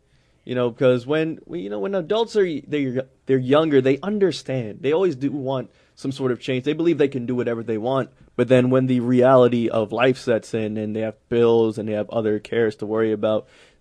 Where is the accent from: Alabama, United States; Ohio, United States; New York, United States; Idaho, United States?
New York, United States; No, I'm from New York. We know about hip-hop.